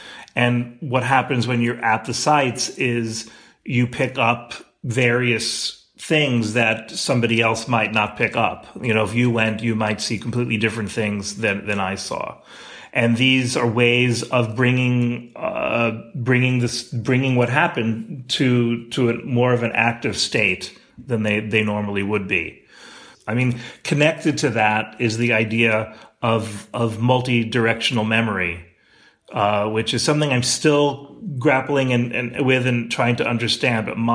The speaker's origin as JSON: {"language": "English", "country": "United States", "said": "I'm from the U.S., I'm also a Canadian citizen"}